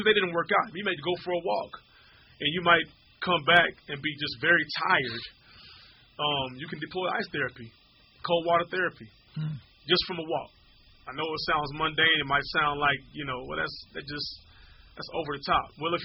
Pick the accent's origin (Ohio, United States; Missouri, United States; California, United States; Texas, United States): Texas, United States; Houston; I grew up in Houston, Texas, Southwest Houston.